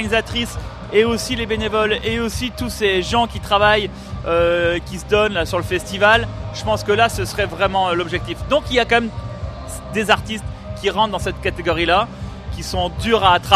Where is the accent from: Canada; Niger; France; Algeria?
France; Landerneau, Brittany; Bon, ben là, de pouvoir les inviter 20 ans après, chez nous à Landerneau, c'est ça l'objectif.